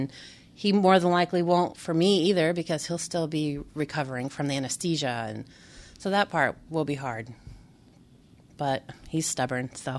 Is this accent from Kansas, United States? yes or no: yes; Kansas, United States; born there; I was born in Kansas 3 months after him, so no.